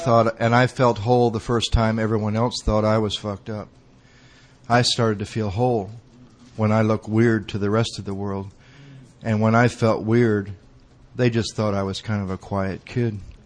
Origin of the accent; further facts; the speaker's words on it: Battle Creek, Michigan, United States; I grew up in Battle Creek, Michigan, which is halfway between Detroit and Chicago